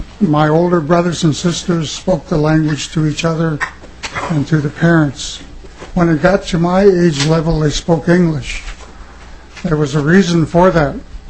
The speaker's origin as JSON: {"language": "English", "town": "Lac du Flambeau", "region": "Wisconsin", "country": "United States", "said": "I'm an Anishinaabe from Lac-Da-Flambeau, Wisconsin, originally"}